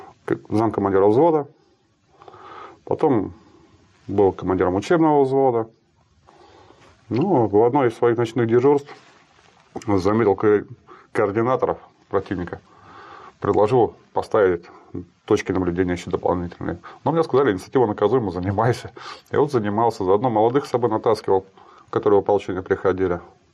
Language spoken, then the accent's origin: Russian; Saint Petersburg, Russia; Я вообще из Санкт-Петербурга.